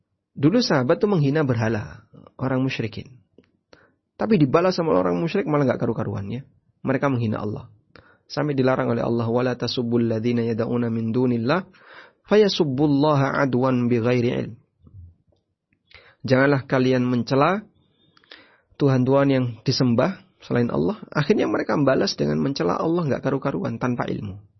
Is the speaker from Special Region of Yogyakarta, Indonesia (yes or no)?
yes; Yogyakarta, Special Region of Yogyakarta, Indonesia; Mas, kamu dari mana? Ya, saya sampaikan, saya dari Jogja.